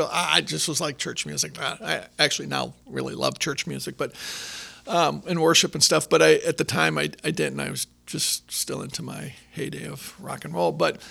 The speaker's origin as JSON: {"language": "English", "region": "New York", "country": "United States", "said": "And what's interesting about 9/11 is because I'm from New York, I'm watching these planes hit the World Trade Center"}